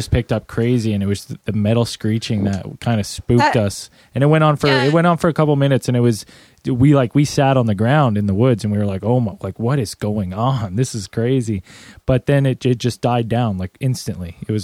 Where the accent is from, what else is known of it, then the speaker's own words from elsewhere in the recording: Canada; 60 or 70, we're from Canada, so that would kill you.